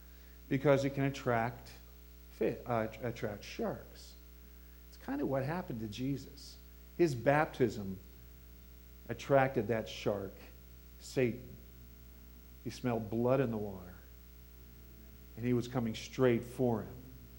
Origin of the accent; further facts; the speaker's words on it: Panama City, Florida, United States; In Florida, I grew up in Florida on a bay in Panama City.